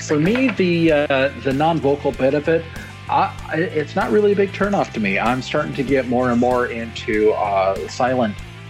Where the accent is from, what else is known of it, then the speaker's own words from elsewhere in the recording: Idaho, United States; which is all about my home state of Idaho.